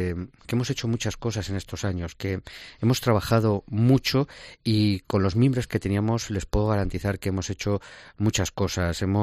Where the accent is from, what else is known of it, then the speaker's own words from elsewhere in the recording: Daimiel, Castilla-La Mancha, Spain; que ser alcalde de mi pueblo. Yo creo que por qué no una cuarta, ¿no? Yo creo que el trabajo está hecho, el trabajo es una situación que ha cambiado por completo la fisonomía del ayuntamiento de Daimiel